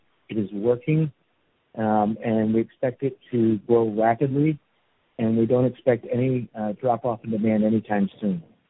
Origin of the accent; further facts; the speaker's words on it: New York, United States; I'm originally from New York. I'm from a large Catholic family.